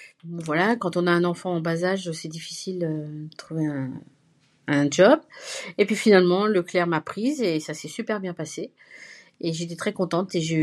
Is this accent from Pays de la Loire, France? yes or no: yes; Nantes, Pays de la Loire, France; born there; j'ai 51 ans, je suis née à Nantes, donc en France, en Loire-Atlantique. Je suis luso-descendante du côté de mon père, donc mon père est arrivé dans fin des années 60 en France, il avait 16 ans, et ma mère est française.